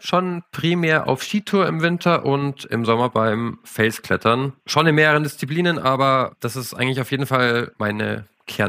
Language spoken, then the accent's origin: German; Munich, Bavaria, Germany; Ich komme aus München und wohne aktuell ein bisschen südlich davon, aber habe es leider immer noch nicht geschafft, direkt in den Bergen zu wohnen.